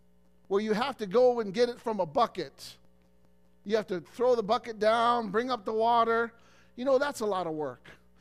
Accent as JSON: {"language": "English", "region": "Illinois", "country": "United States", "tie": "born or raised there", "said": "there was a place in Illinois in my hometown called the Igloo."}